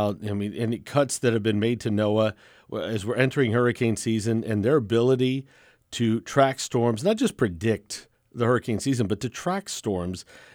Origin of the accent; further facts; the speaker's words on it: the South, United States; go back to my childhood growing up in the South. We had to have all of our supplies and have a plan.